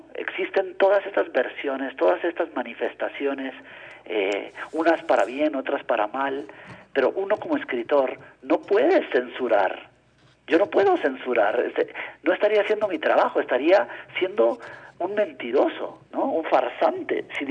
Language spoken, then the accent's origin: Spanish; Guatemala; Igual cuando nosotros como guatemaltecos nos acercamos a literatura española, no hay una España.